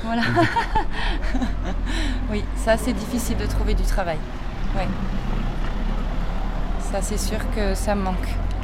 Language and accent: French; Die, Auvergne-Rhône-Alpes, France; Je suis originaire de Die. Ça fait 3 ans que je suis ici.